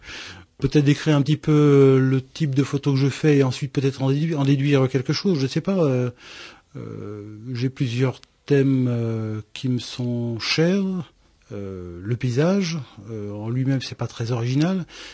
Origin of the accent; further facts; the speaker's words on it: Nantes, Pays de la Loire, France; born there; also born or lived in Lyon; Eh bien, je suis né à Nantes, j'ai un peu voyagé de Nantes en cinéma, après dans Lyon, et pour revenir ici dans les Deux-Sèvres, depuis un an en gros.